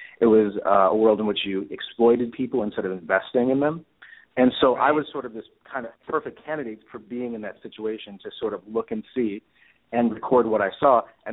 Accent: Cleveland, Ohio, United States; I'm from Cleveland, and so I always talked about things from that sort of perspective of always kind of being the underdog

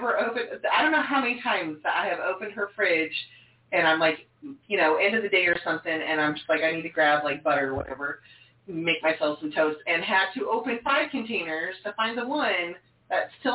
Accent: Oklahoma, United States; I'm from Oklahoma.

